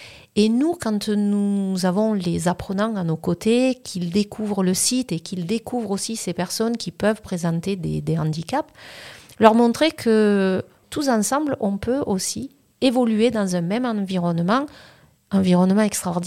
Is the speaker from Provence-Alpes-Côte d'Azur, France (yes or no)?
yes; Provence-Alpes-Côte d'Azur, France; je suis originaire donc, du Vaucluse, pas très loin de Carpentras